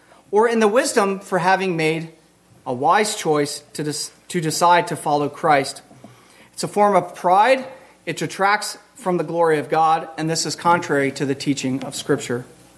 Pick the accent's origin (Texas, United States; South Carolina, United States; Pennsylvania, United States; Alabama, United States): Pennsylvania, United States; I grew up outside of Amish and Mennonite country in Pennsylvania.